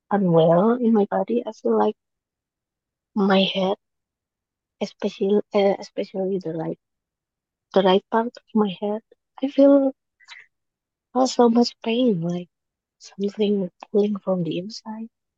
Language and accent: English; Indonesia; Yeah, I come from Indonesia.